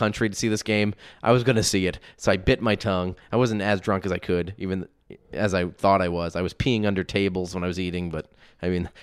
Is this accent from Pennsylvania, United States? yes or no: yes; Pittsburgh, Pennsylvania, United States; We don't like that type of language here in Indiana. I'm from Pittsburgh.